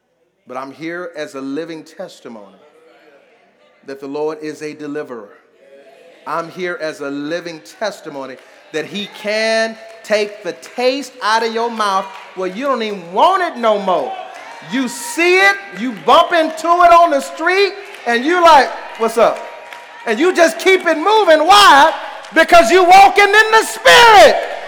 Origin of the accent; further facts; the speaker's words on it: Houston, Texas, United States; I'm from Houston